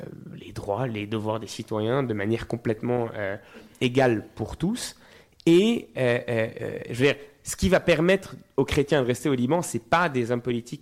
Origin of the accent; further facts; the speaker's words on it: Geneva, Switzerland; now in France; Moi, j'ai grandi en Suisse avant d'aller en France. Je suis genevois.